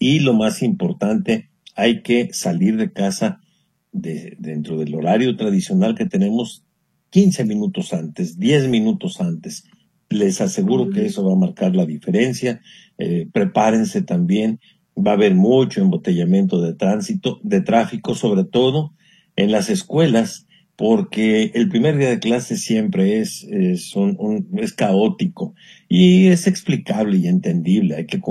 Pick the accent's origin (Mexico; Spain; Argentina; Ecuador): Mexico; que como mexicanos debemos de sentirnos siempre orgullosos de nuestra patria.